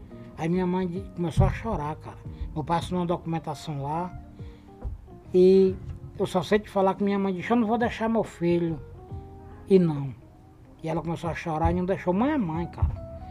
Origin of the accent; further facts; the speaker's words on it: Northeast Region, Brazil; Mas eu sou nordestino e eu vim de lá. E eu conheço.